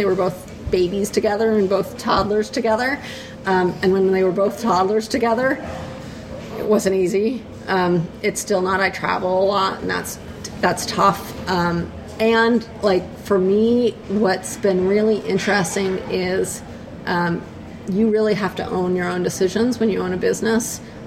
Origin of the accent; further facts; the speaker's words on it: Cambridge, Massachusetts, United States; I grew up in Cambridge, Massachusetts. People love to argue and, you know, really get into it.